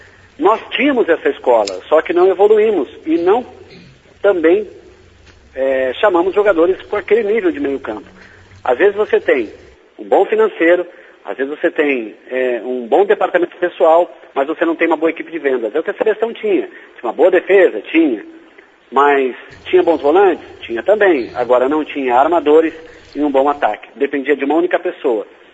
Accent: Brazil; eu sou brasileiro, mas eu tenho as minhas dúvidas

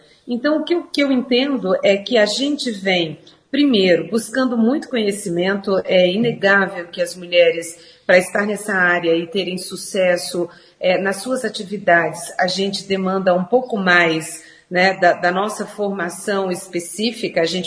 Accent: Ceará, Brazil; Eu tenho a prerrogativa de ter nascido numa propriedade rural, meus pais eram, né, agricultores, então eu venho lá do sertão do Ceará

